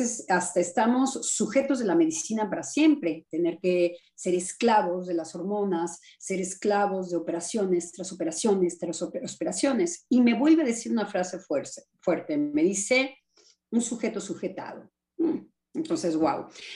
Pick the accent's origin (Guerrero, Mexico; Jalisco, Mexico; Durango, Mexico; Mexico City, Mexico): Mexico City, Mexico; Entonces yo soy chilanga.